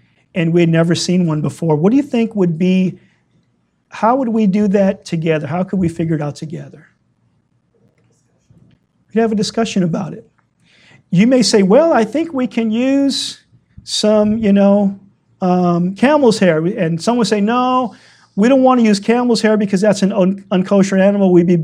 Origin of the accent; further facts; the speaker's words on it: Louisiana, United States; you know, I'm from Louisiana, you go to the old estate, the plantations there